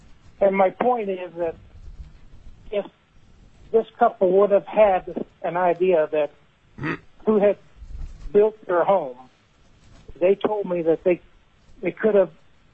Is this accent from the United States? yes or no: yes; Wasilla, Alaska, United States; I am from Wasilla, Alaska.